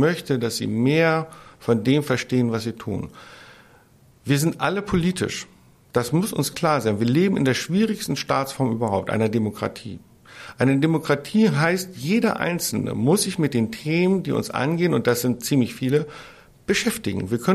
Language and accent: German; Berlin, Germany; Ich würde mir als Berliner